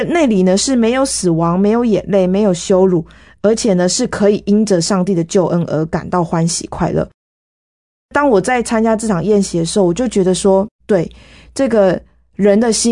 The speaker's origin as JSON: {"language": "Chinese", "country": "Taiwan"}